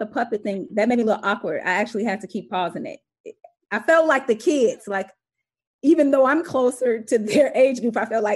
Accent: Chicago, Illinois, United States; And you could, in California, I'm from Chicago

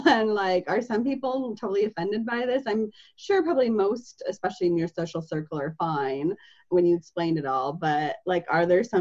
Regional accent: Seattle, Washington, United States; so I'm from Seattle. I live in Seattle and stuff.

